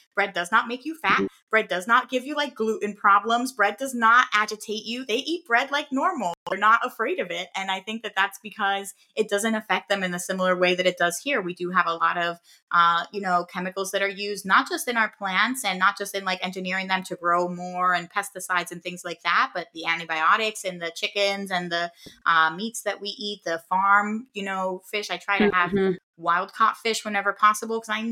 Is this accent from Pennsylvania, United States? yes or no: yes; Philadelphia, Pennsylvania, United States; Even where I grew up in Philadelphia, and I think the best ice cream in the world is actually in Amish country, Pennsylvania.